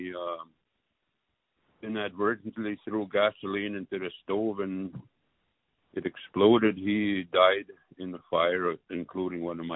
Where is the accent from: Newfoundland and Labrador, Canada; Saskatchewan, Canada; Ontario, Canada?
Saskatchewan, Canada; Île-à-la-Crosse; And that's, I ended up growing up in Isla La Crosse in an island called Sandy Point.